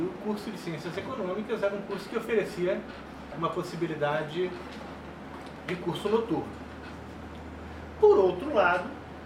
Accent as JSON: {"language": "Portuguese", "town": "Florianópolis", "region": "Santa Catarina", "country": "Brazil", "tie": "born or raised there", "said": "eu estudei em várias escolas públicas aqui da cidade de Florianópolis. Eu nasci em Florianópolis, em 1965."}